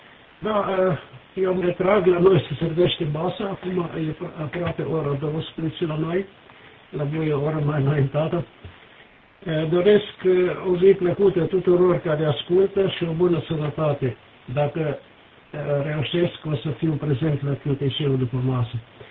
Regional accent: Ceacova, Timiș County, Romania; eu sunt originar din Banat, orașul Ceacova, în sud-vestul de Timișoara. Așa că am cunosc toată regiunea aia de acolo.

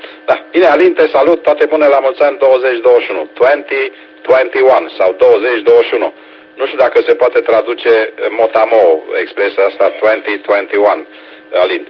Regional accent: Arad, Arad County, Romania; moved away; eu sunt arădean, mai trec prin Arad, așa, din 5 în 5 ani

